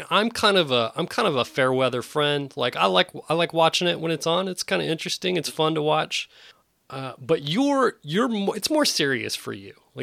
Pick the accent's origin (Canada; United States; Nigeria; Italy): United States; Texas; I'm originally from West Texas, like 45 minutes from Midland, Odessa, where the book Friday Night Lights was written about.